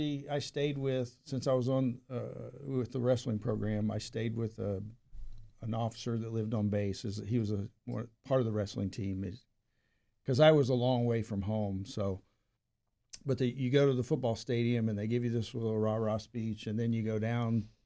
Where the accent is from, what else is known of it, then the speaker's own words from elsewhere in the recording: Chattanooga, Tennessee, United States; I grew up in Chattanooga.